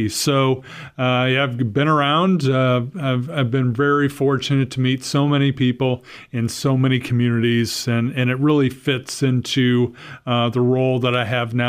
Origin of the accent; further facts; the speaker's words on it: Iowa, United States; now in Sioux Falls, United States; I'm originally from West Central Iowa, lived here in South Dakota most of my adult life.